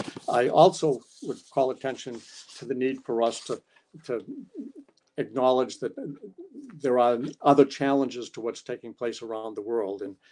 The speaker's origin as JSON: {"language": "English", "town": "Holbrook", "region": "Massachusetts", "country": "United States", "tie": "born or raised there", "said": "I grew up in Holbrook, Massachusetts, a suburb of Brockton and of Boston."}